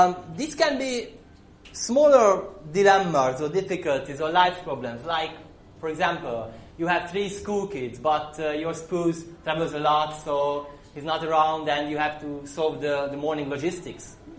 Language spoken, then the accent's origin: English; Hungary; from Hungary.